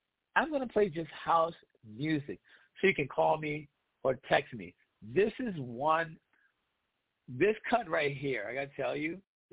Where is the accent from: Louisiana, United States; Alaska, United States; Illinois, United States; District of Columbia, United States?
District of Columbia, United States; Washington; See, I'm not from New York, but I'm from D.C.